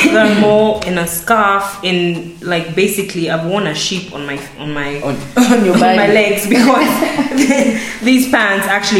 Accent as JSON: {"language": "English", "country": "Kenya", "tie": "born or raised there", "said": "I already had grown up in Kenya. I've done my entire primary school, high school in Kenya."}